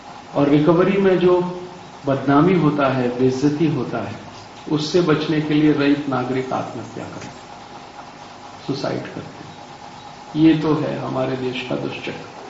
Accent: Aligarh, Uttar Pradesh, India; मेरा जिला उत्तर प्रदेश में अलीगढ़

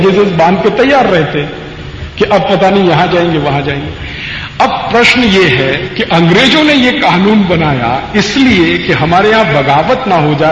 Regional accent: Maharashtra, India; जैसे मैं अमरावती जिले का रहने वाला हूं तो मुझे अमरावती में पोस्टिंग नहीं मिलेगी

